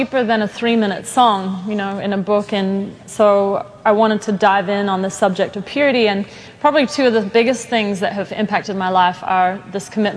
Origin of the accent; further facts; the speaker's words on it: Sydney, New South Wales, Australia; when I was 8 and living in Australia. I grew up in Sydney, Australia